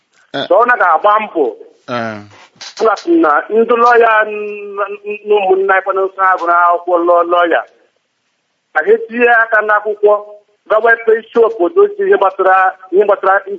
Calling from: Rome, Lazio, Italy; I'm calling from Rome, Italy.

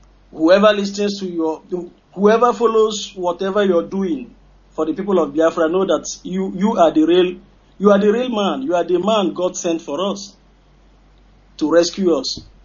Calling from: Austria; I'm calling from Austria.

